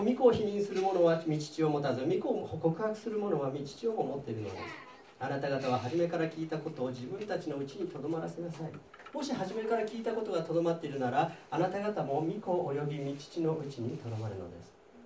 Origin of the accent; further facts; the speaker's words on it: Tokyo, Japan; 東京出身ですけど、出身っていうか東京のもんですけど